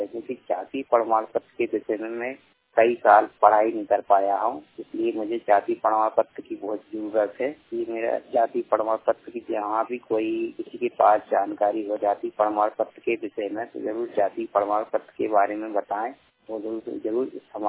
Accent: Bhopal, Madhya Pradesh, India; मैं भोपाल जिले का रहने वाला हूँ, मेरी पढ़ाई 12वीं तक है।

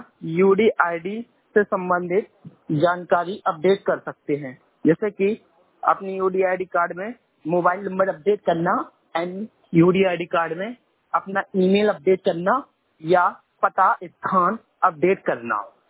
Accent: Chhatarpur, Madhya Pradesh, India; And Chhatarpur Madhya Pradesh का निवासी हूँ।

